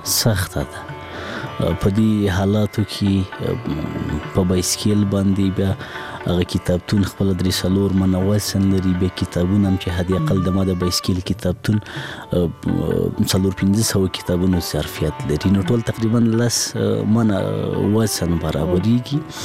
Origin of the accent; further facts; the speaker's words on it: Laghman, Afghanistan; زه په لغمان کې پیدا شویم، په لغمان کې را لوی شویم، ښوونځی مې په لغمان کې لوستی،